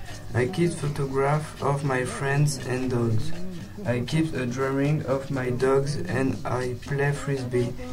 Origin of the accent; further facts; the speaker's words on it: France; English is a second language; I'm from France. I live in Saint-Germain-d'Auxerre. I am 30 years old.